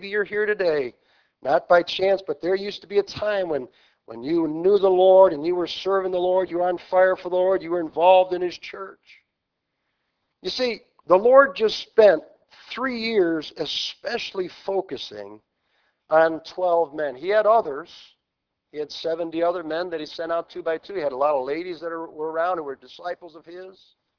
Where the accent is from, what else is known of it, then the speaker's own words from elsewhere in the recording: Orchard Park, United States; I grew up over in Orchard Park. I took my Bible to school every day. Went to the public school.